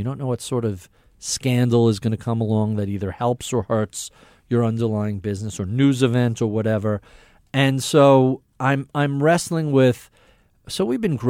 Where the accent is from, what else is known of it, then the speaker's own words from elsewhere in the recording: Brooklyn, New York, United States; I was born in Brooklyn. I lived outside, either in New York or outside of New York my whole life.